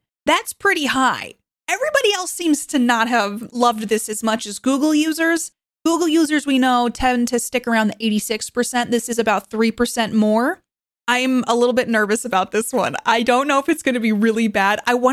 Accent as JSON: {"language": "English", "town": "New York City", "region": "New York", "country": "United States", "tie": "born or raised there", "said": "They are talking about New York City. I grew up in New York, and how they want to go to the beach. And they're like, we go to Jones Beach, which I grew up near Jones Beach."}